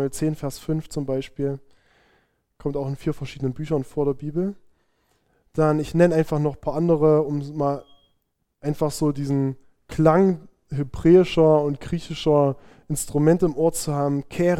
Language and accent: German; Saxony, Germany; Das denkt man als Erzgebirgler natürlich an die Bergmannsaufzüge.